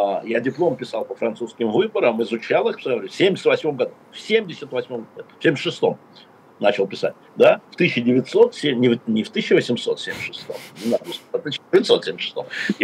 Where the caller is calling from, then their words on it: Moscow, Russia; Я говорю из Москвы.